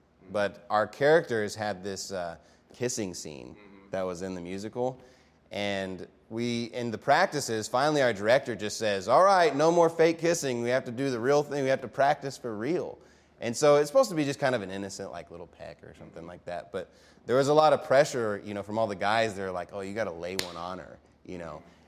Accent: Amarillo, Texas, United States; also born or lived in Dallas-Fort Worth; Actually, when we moved from the Dallas-Fort Worth area to the Amarillo area when I was in the second grade, my parents actually put me in private Christian school.

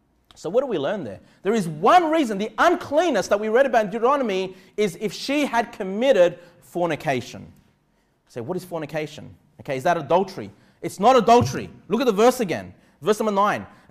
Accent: Australia; born there; I was born in Australia, so, you know, I've not experienced this

